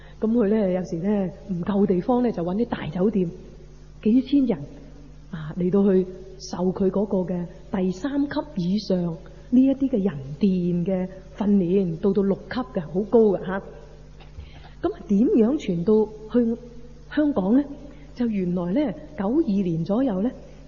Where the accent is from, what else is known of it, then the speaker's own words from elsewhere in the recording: China; 但係同我哋中國人講嗰啲穴位咧係一樣嘅